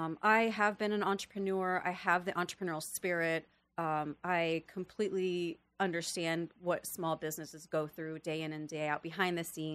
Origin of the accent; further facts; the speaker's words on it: New York, United States; born there; I was born in New York, so I have like high expectations.